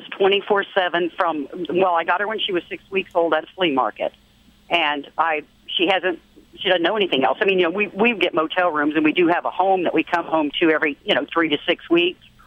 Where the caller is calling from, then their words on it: Florida, United States; I'm in Florida today.